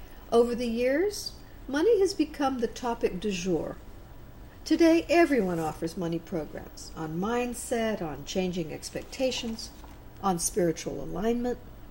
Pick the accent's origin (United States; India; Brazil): Brazil; I use agates that come from my home country of Brazil, where my father had mines.